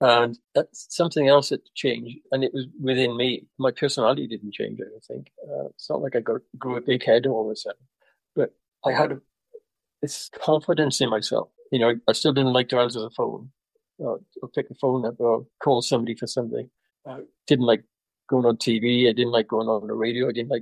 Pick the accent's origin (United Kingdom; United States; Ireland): United Kingdom; Wales; Whereas I was from South Wales